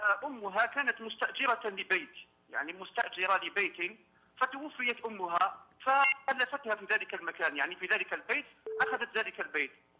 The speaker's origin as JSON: {"language": "Arabic", "country": "Algeria", "said": "يعني هكذا عندنا في الجزائر معروفين أولياء الصالحين"}